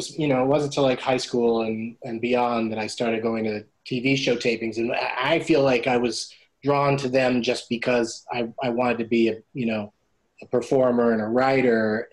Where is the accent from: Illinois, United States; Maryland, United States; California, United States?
California, United States; San Diego; my high school and stuff would have bus trips up to LA because I grew up in San Diego.